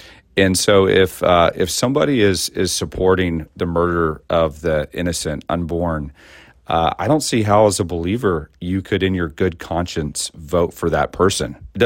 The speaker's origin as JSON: {"language": "English", "region": "Texas", "country": "United States", "said": "I think being a Texan qualifies me for a super level of insight, doesn't it?"}